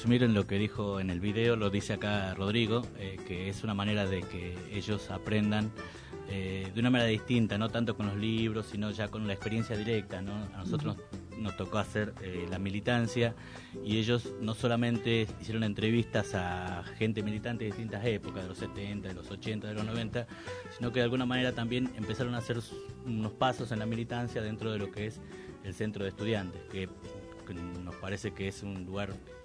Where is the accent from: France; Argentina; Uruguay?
Argentina; Tucumán; moved away; yo soy tucumano y estoy hace 10 años acá.